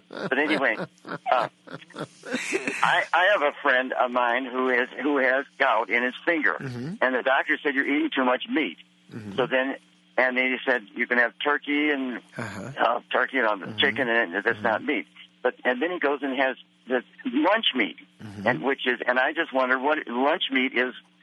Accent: Washington, District of Columbia, United States; I grew up in Washington, D.C., and in the Potomac River, and I think it might have been the water or something.

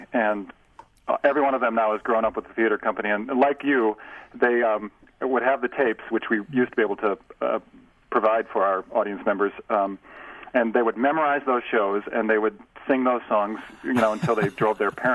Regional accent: South Dakota, United States; born there; I was born in South Dakota, and my folks were raised on farms out there. And my uncle still farms in South Dakota.

